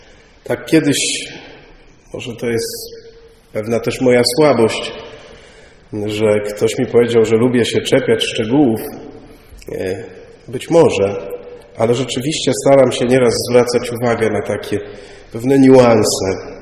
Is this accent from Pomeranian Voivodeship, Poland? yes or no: no; Lublin Voivodeship, Poland; also born or lived in central Poland; Ja co prawda urodziłem się w centralnej Polsce, no ale to taki drobny epizod, bo wkrótce już zostałem z rodzicami przetransportowany właśnie tutaj na ziemię lubelską, więc cały czas tutaj dorastałem.